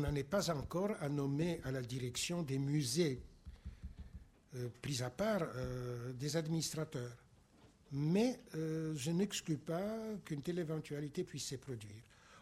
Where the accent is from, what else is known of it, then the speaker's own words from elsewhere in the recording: Poland; mais pour mon pays natal, pour la Pologne, ça vaut aussi